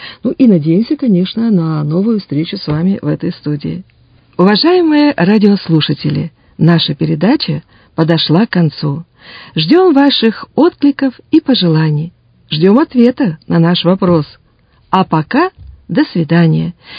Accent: Siberia, Russia; Забайкалье, сибиряк, четинец. Ну, в принципе, конечно, все мы из Сибири.

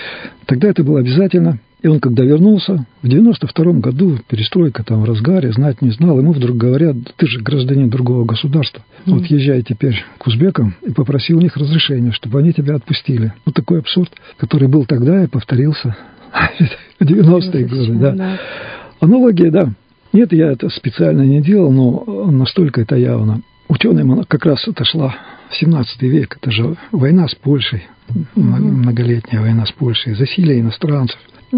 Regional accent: Krasnoyarsk Krai, Russia; also born or lived in Pervouralsk; А я коренной потомственный сибиряк, хотя родился в промышленном городе Переуральске, но случайно во время поездки родителей в командировку и снова был возвращен в низовые Ангары.

